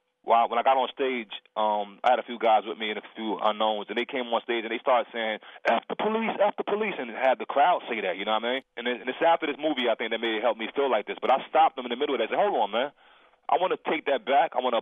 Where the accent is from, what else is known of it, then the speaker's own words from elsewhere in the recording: New York City, New York, United States; You know, I'm from New York City, and trust me, I had a lot of run-ins with the police up here as a youth.